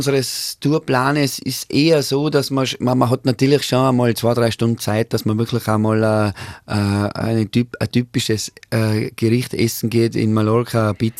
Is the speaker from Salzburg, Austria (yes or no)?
no; Strass, Tyrol, Austria; wir kommen ja aus Strass, da ist ja oben die Brettvoll.